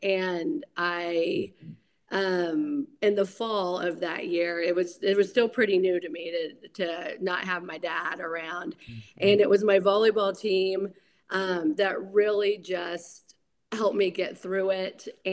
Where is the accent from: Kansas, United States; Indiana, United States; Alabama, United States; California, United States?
Kansas, United States; Silver Lake; Well, I grew up in Silver Lake, Kansas, which if anyone has heard of that place, it is a small little sports school on Highway 24.